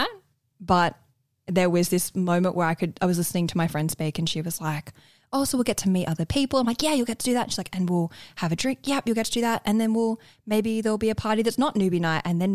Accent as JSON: {"language": "English", "country": "Australia", "accent": "Australian", "said": "I'm going to ask what they think in my very Australian accent."}